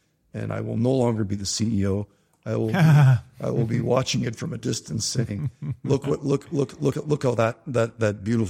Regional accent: Canada; Being a Canadian and having grown up in the 70s

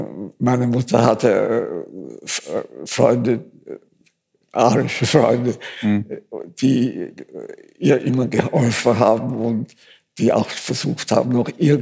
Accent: Austria; dass ich wieder angefangen habe, mich als Österreicherin zu fühlen.

